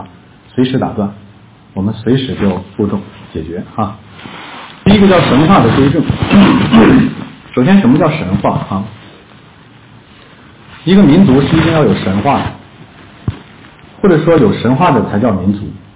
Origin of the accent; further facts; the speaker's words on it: Shanxi, China; 我小时候在山西矿区长大